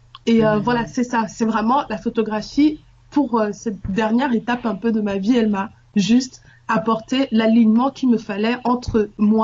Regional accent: Cameroon; now in Geneva, Switzerland; Je suis camerounaise, je viens du Cameroun et je suis ici à Genève depuis 2011.

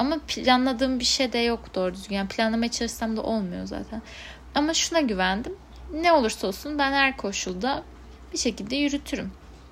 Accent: Istanbul, Turkey; born there; now in Düzce, Turkey; hani Düzce'de yaşıyorum, İstanbul'da doğdum, İstanbul'a bağlantılarım var.

